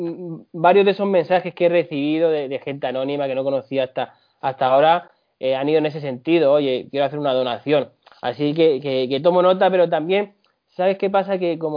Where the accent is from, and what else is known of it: Madrid, Community of Madrid, Spain; born or raised there; moved away as an adult; also born or lived in Zamora; now in Chile